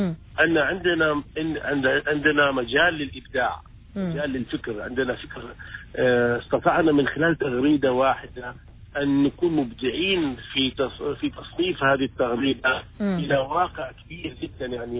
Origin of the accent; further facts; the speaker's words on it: Oman; أنا أرى المغردين العمانيين بهذه الصورة الإيجابية وبهذه الأخلاق التي أيضا تعكس لنا كعمانيين